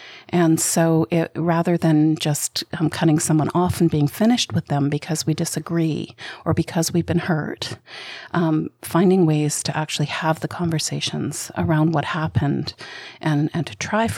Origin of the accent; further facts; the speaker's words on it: Salt Spring Island, British Columbia, Canada; I grew up on Salt Spring Island, on the territories of the San Coatlin speaking people. And I grew up in the 80s and 90s